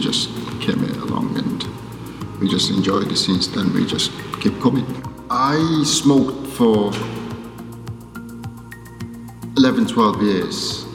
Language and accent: English; Mongolia; now in United Kingdom; I'm from Mongolia. I lived in the UK for 11 and a half years.